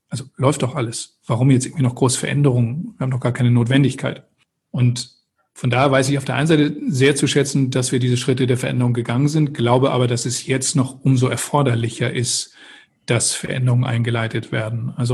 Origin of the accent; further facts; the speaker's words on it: Eckernförde, Schleswig-Holstein, Germany; also born or lived in Stade; now in Hamburg, Germany; Ja, also Sie haben es gesagt, Stade geboren und dann bin ich in Eckernförde groß geworden. So, und das Nordische hat mir total geholfen, um hier anzukommen.